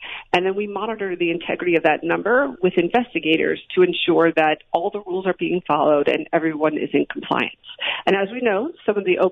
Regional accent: Chicago, Illinois, United States; So I grew up in Chicago. I went to college in Milwaukee.

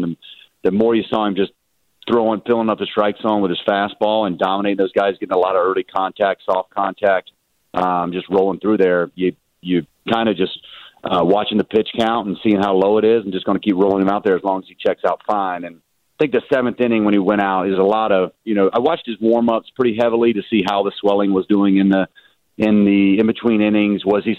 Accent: the South, United States; My dad, we're from the South. I don't think we wear too many robes down there

